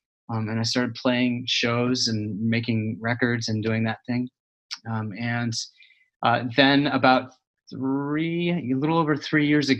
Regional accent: Illinois, United States; I grew up in Illinois. I mean, I grew up all over the place.

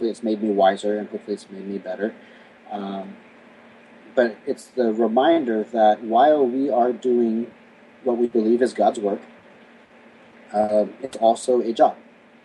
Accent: the South, United States; now in Bay Area, United States; You know, growing up in the South, it wasn't so much when you met someone, it's not do you go to church, it's where do you go to church.

